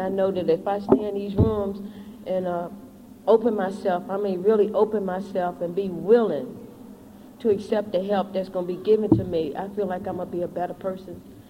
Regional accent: Fairfax, Virginia, United States; I'm an addict from Fairfax, Virginia.

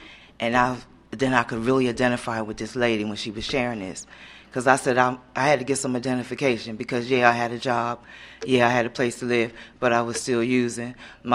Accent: Wilmington, Delaware, United States; I'm originally from Delaware, Wilmington.

